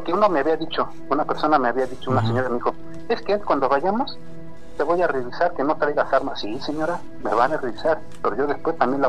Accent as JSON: {"language": "Spanish", "town": "Guadalajara", "region": "Jalisco", "country": "Mexico", "tie": "born or raised there", "said": "Como dicen allá en mi pueblo, yo soy originario de Guadalajara."}